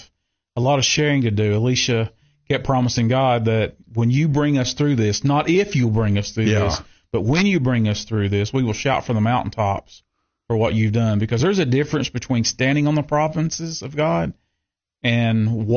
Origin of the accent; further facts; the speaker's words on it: Cookeville, Tennessee, United States; Well, I'm from Cookeville. I grew up at Eastwood Baptist Church there on Old Kentucky Road here in Cookeville, where my grandfather pastored there for 17 years.